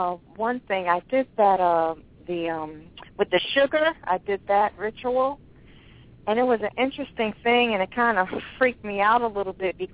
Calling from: Albany, New York, United States; I'm calling from New York.

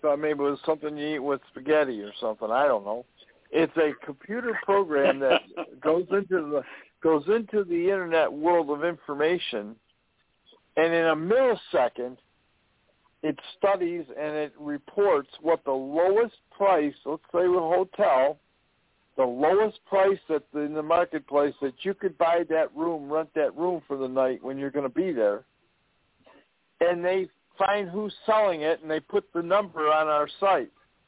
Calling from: Buffalo, New York, United States; Many of you know I'm calling from Buffalo, New York.

